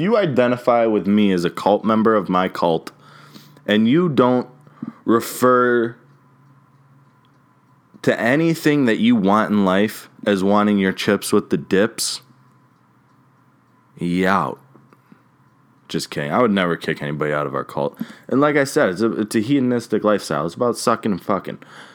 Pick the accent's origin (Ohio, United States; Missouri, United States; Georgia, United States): Ohio, United States; Cleveland; I'm from Cleveland.